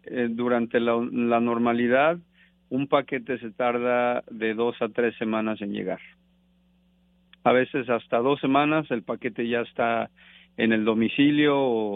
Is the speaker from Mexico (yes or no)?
yes; Mexico; now in United States; Somos más, yo soy de México también